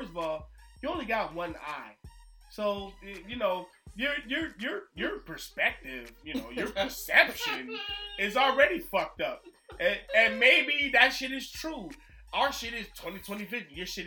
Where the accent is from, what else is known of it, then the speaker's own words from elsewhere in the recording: New Jersey, United States; And I'm from Jersey. We from Jersey.